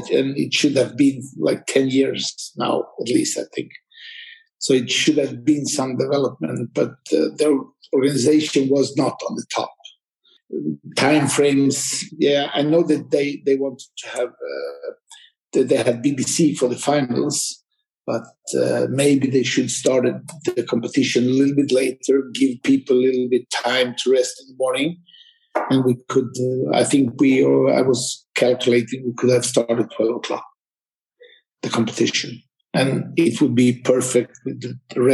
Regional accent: Croatia; also born or lived in Sweden; started in coaching in Sweden, and went back to Croatia because I'm originally from Croatia.

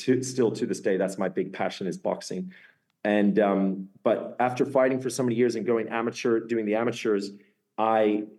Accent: Australia; I'm actually originally Australian. Obviously being Australian, you have to play rugby.

